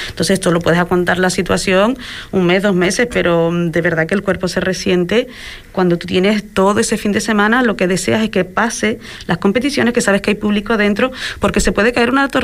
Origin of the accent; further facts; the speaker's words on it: Puerto del Rosario, Canary Islands, Spain; Yo soy majorera, soy de Puerto del Rosario